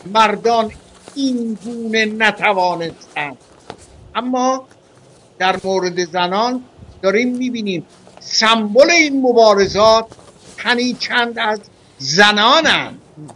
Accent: Iran; به عنوان یک ایرانی

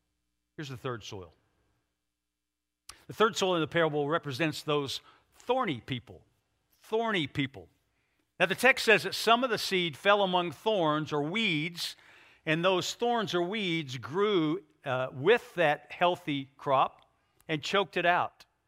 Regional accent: Oklahoma, United States; I grew up in Oklahoma, and I know we have that here in Kansas too

